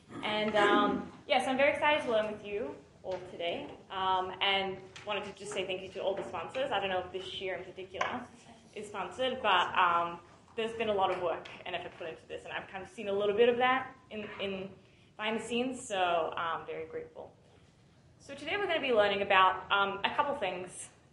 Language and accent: English; Australia; So if you haven't noticed already, I'm from Australia.